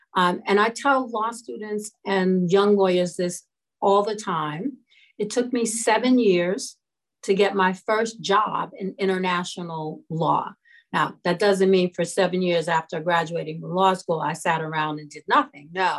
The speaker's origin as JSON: {"language": "English", "town": "New York City", "region": "New York", "country": "United States", "tie": "born or raised there", "said": "I'm just a girl from Harlem. I grew up in New York City."}